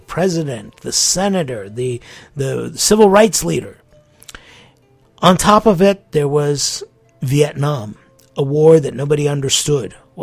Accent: United States; growing up in the United States, not only the assassination of the president

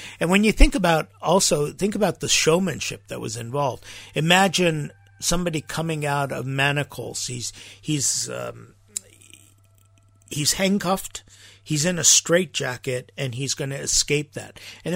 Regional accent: Los Angeles, California, United States; I remember growing up in America, in Los Angeles specifically.

